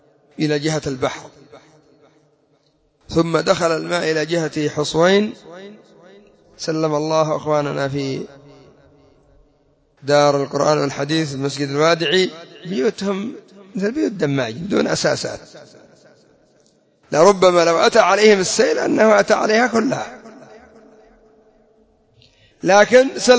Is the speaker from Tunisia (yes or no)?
no; Yemen; أما عندنا في اليمن يعني البنية التحتية ضعيفة جدا